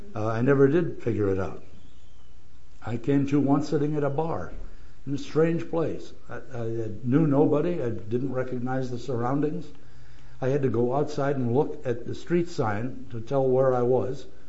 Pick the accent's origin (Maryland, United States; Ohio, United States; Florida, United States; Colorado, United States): Ohio, United States; Cleveland; moved away as an adult; also born or lived in Hawaii; I was born in Cleveland, Ohio, so I'm one of those Yankees. I lived there for 49 years